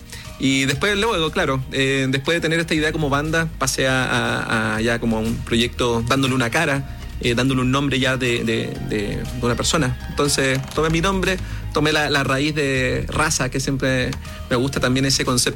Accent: Copiapó, Atacama, Chile; es una canción inspirada en mi infancia. Yo soy de Copiapó, todos mis veranos los pasaba en las playas de Caldera, Rocas Negras

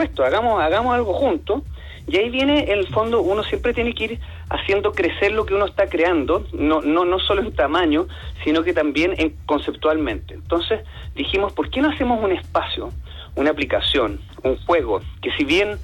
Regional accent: Chile; como buenos chilenos empezamos a liderar en esa área. Y sucede que acá en Chile, en el fondo nosotros volviendo a nuestro país

